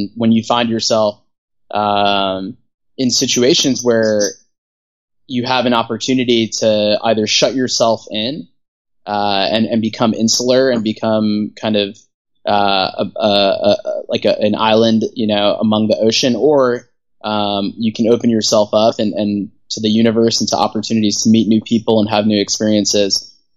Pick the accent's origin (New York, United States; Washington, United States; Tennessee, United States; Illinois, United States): New York, United States; New York City; But I grew up in New York City and kind of after high school, spent some time traveling to Alaska, New Zealand, moved to New Orleans